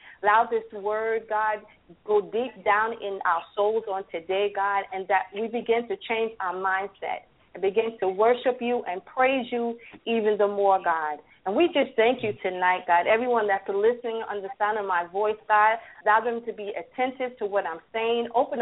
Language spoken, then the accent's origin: English; New York, United States; now in Atlanta, United States; I am from New York, Long Island. Recently just moved to Atlanta, Georgia.